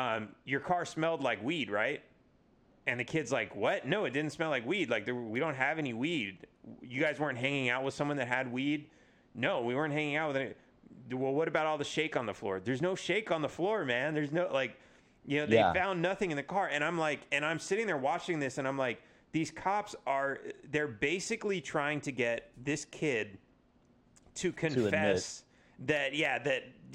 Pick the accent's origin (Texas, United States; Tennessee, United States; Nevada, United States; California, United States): California, United States; I mean, like, shit, I grew up in California and, like, we were like afraid of guns, or was anyway, or like a lot.